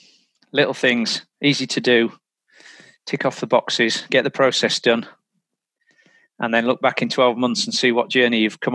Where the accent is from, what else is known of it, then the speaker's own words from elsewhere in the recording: Yorkshire and the Humber, United Kingdom; I'm from Yorkshire.